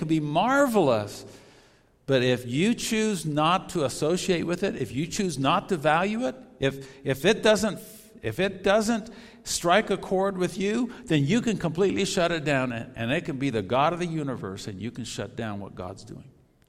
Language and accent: English; Tokyo, Japan; moved away as an adult; now in United States; I grew up in Japan. I'm a missionary kid. I was born in Tokyo, lived in Japan my whole life, came to the States when I was 18.